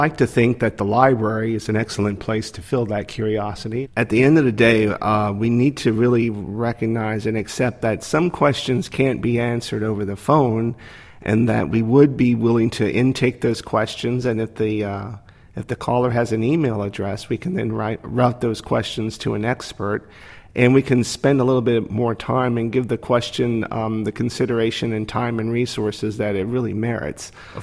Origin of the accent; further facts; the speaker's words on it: Sarasota, Florida, United States; now in New York, United States; from Sarasota, Florida. Been here in New York about 24 years.